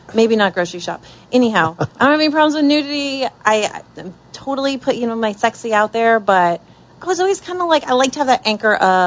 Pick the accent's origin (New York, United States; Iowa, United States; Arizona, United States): Iowa, United States; I was this girl from Iowa and I was getting these invites to the Playboy Mansion